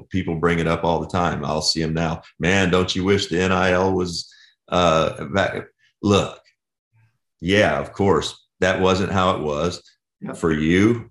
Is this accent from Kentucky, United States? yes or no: yes; Kentucky, United States; also born or lived in Georgia; We grew up in Kentucky and Georgia, and we're around Indiana and all that, where high school basketball rules.